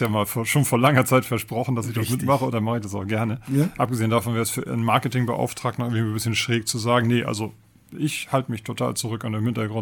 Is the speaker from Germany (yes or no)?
yes; Schleswig, Schleswig-Holstein, Germany; Also ursprünglich komme ich ja aus Schleswig.